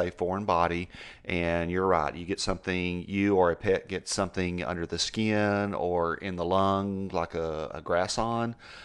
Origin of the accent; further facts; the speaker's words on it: Texas, United States; So growing up in Texas, we would have sticker wars.